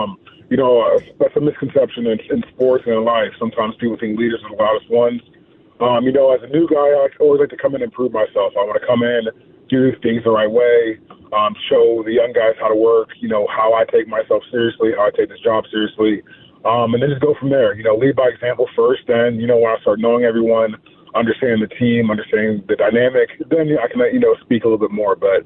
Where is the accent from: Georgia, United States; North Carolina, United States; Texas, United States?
Texas, United States; Coppell; just growing up in Coppell and then you know, having a career where I haven't played in Dallas since high school